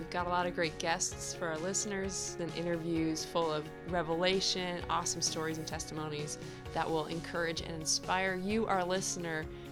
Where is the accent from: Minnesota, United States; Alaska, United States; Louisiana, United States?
Minnesota, United States; Bloomington; Well, I grew up in Bloomington, Minnesota.